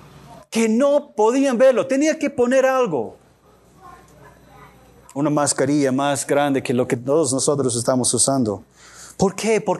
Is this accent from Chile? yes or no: no; United States; Spanish is a second language; creo que pensó que como gringo estuve confundido en mi español y quizás hablé mal.